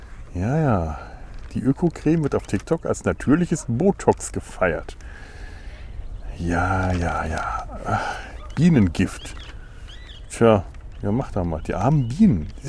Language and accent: German; Bavaria, Germany; now in Cologne, Germany; ich ja schon wirklich früher mal gedacht habe, dass ich alle Verbindungen zu meiner alten Heimat Bayern und Franken weit hinter mir gelassen habe